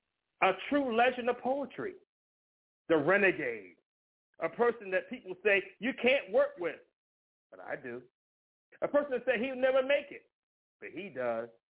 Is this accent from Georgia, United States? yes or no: no; Compton, California, United States; All my folks out there, you know what I mean, Kemp Avenue, I'm from Compton, California, y'all, and I'm going to make sure I represent that to the fullest to the day I die.